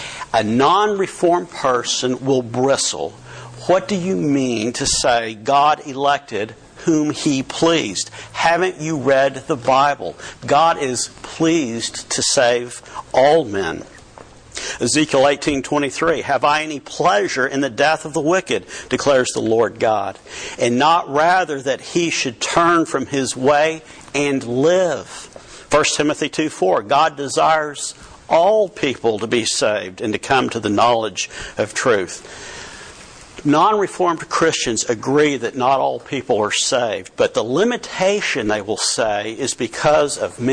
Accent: Richardson, Texas, United States; I have got a cousin about 6 months older than me, and we grew up together in Richardson.

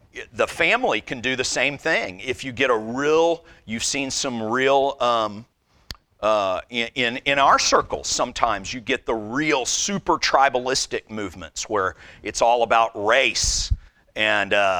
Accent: the South, United States; growing up in the Southern, I'd go to church with my granddad, who was a godly man, my hero

